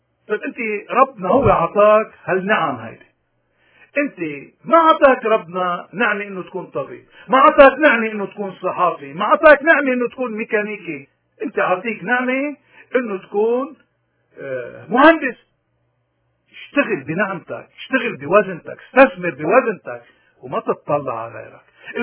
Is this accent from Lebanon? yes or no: yes; Lebanon; خصوصا كلبنانيين كنا بلبنان أو ببلاد الاغتراب